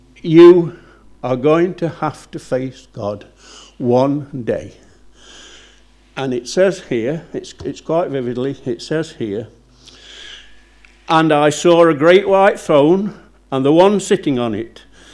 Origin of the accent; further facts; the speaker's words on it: Somercotes, East Midlands, United Kingdom; I was born in Summercoats. I'd rather have been born somewhere else, actually, because when I was a little lad growing up, everywhere I looked was a pit slag heap